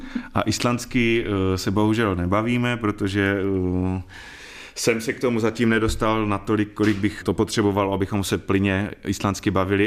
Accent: Zlín Region, Czechia; pocházím z toho kraje, jsem přes kopec, on je Lach, já jsem Valach

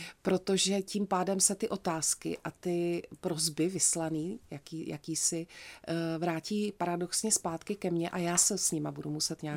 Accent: Znojmo, South Moravian Region, Czechia; protože já se do Znojma vracím často, jako do svého rodného města.

